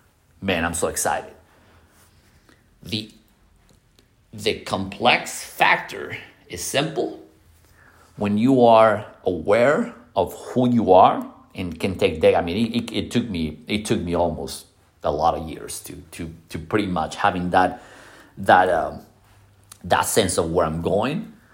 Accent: Ohio, United States; now in North Carolina, United States; I came from Ohio, so they don't have any winter.

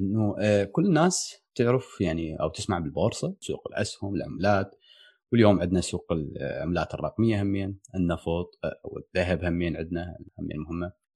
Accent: Belgium; من بلجيكا

